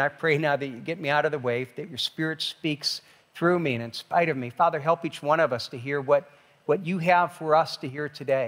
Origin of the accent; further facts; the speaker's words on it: Ohio, United States; Now, I grew up here in Northeast Ohio, and growing up in Northeast Ohio, there was an iconic TV show that I loved growing up. I moved away in 1983, and after being gone for 25 years, when I came back